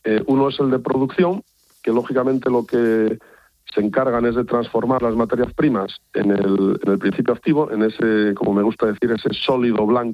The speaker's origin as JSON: {"language": "Spanish", "region": "Asturias", "country": "Spain", "said": "yo soy asturiano y que vendo Asturias y su gastronomía"}